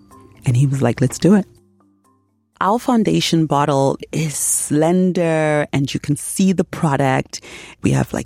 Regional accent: Zimbabwe; now in United States; I'm originally from Zimbabwe.

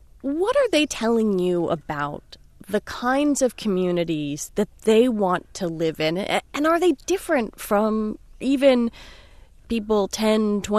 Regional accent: Washington, District of Columbia, United States; You know, I took a walk in Washington, D.C., my hometown, and also the city where you're based.

